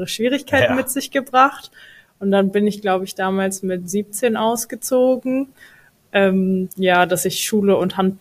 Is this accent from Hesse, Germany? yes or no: yes; Langenselbold, Hesse, Germany; Also ich komme ursprünglich wirklich aus Langselbold, aber das ist in der Nähe von Gelnhausen.